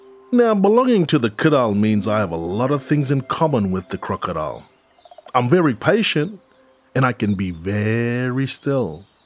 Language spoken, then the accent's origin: English; Saibai, Queensland, Australia; Strait and to my island home, Saibai.